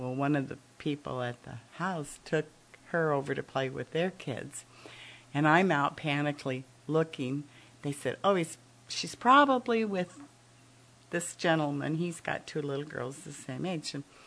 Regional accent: Washington, United States; moved away; I'm from Washington. My parents moved up, and I thought, oh, I'll go with them. And I kind of liked Alaska, so that was soon my home, too.

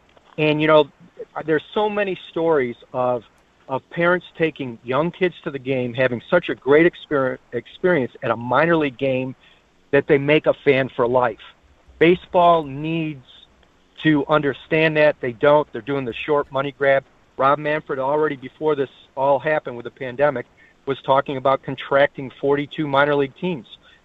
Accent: Rome, New York, United States; guy from my hometown of Rome, New York

